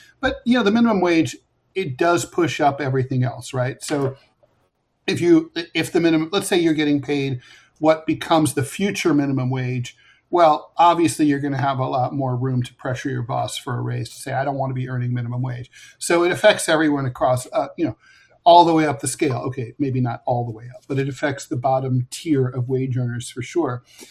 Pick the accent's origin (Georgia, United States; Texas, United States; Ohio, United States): Ohio, United States; And for $18 when I was a kid, growing up in Ohio, you could get 4 bags of groceries.